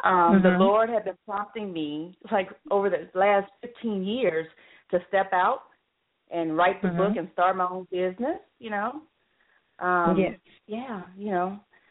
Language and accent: English; Mobile, Alabama, United States; I also have roots in Southern Alabama. I'm from Mobile, Alabama.